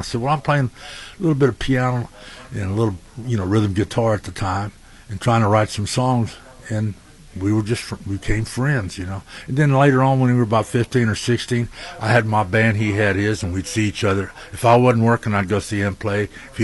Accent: Texas, United States; I got to see these guys from my home state, you know.

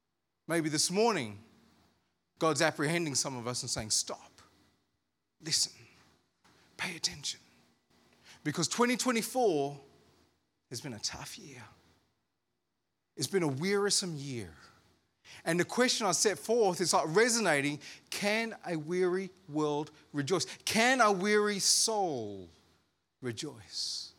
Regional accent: Armidale, New South Wales, Australia; I'm from Armidale. You need to talk back to a brother. You know what I'm saying? We're feisty down in Armidale.

